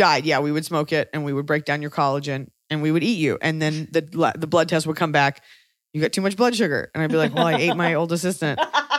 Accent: Texas, United States; I'm from Texas. I grew up, like, around, like, a certain type of machismo.

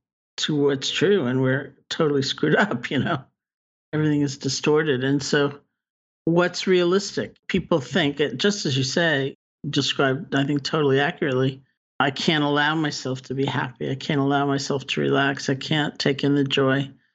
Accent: New York City, New York, United States; I grew up in New York City. It's especially easy to feel disconnected, you know, from nature, from all kinds of things.

